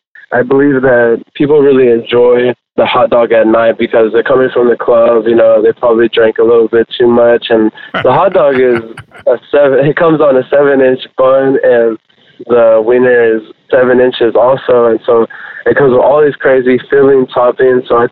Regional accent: Florida, United States; now in Houston, United States; Okay, well, I'm born in Houston, but I was raised in Florida, and then I decided to move back.

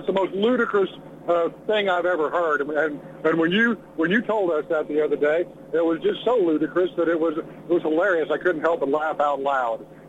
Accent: Arkansas, United States; we remember Arkansas. I'm from Arkansas. I mean, we both lived through that period.

